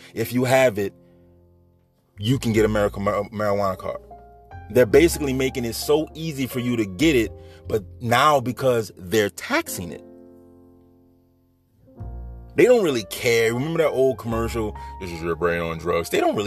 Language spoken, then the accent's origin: English; Bridge City, Louisiana, United States; also born or lived in Baton Rouge; but I was born right here in Louisiana. You know what I mean? Baton Rouge, Louisiana, to be exact. Moved to New Orleans as a child, raised in Bridge City. All I know is Louisiana